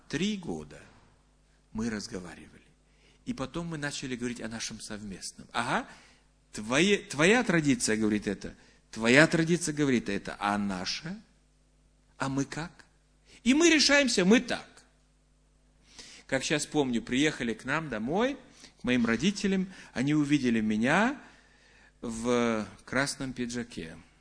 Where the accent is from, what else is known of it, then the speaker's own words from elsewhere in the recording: Estonia; Я вырос не в деревне, я вырос в городе, я вырос в Эстонии, совсем недалеко от Санкт-Петербурга.